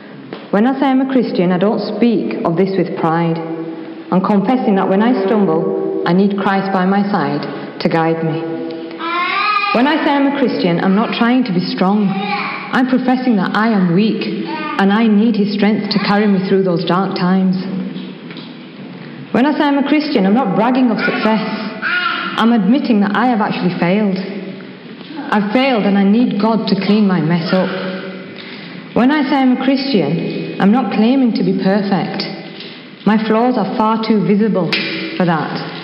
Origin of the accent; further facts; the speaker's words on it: Yorkshire and the Humber, United Kingdom; I was born and raised in Yorkshire, and I grew up in a family where they were Muslims, but really I'd say they were cultural Muslims.